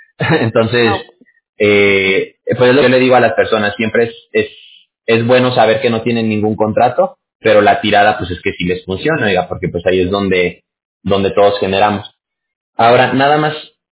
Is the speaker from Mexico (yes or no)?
yes; Mexico; mire, yo soy de México.